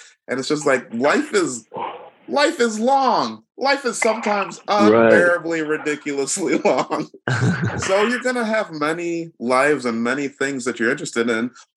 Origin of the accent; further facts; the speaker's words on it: Nigeria; Both my parents are pastors and I'm Nigerian and like pretty much most Nigerian culture, it's like religion and spirituality is like ingrained into the culture.